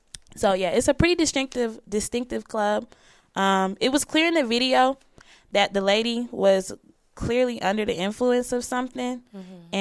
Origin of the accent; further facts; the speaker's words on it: Atlanta, Georgia, United States; So this kind of, like, hit home for me, being that I'm from Atlanta.